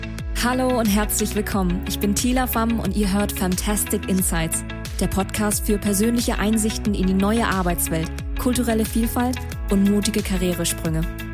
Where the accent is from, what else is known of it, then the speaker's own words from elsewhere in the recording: Germany; born there; Ich bin ja in Deutschland geboren, aber habe vietnamesische Eltern